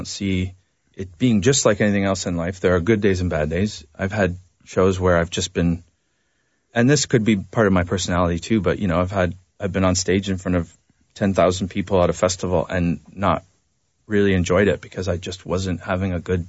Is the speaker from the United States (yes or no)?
no; Canada; as the Canadian